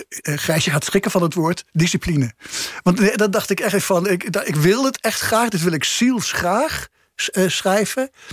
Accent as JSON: {"language": "Dutch", "region": "Gelderland", "country": "Netherlands", "tie": "born there", "said": "de krant van mijn geboortestreek, de Gelderlanden."}